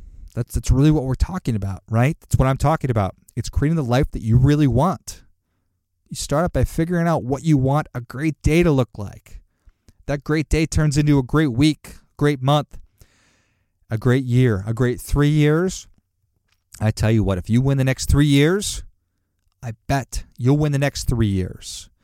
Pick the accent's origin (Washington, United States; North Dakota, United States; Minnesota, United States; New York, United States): Minnesota, United States; Duluth; I grew up in Duluth, Minnesota, and our joke was, there's two seasons in Duluth, right?